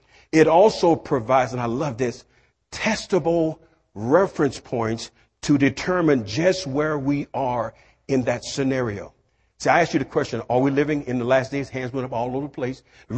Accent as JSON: {"language": "English", "region": "Louisiana", "country": "United States", "tie": "born or raised there", "said": "You know, I was taught some crazy stuff growing up in Louisiana."}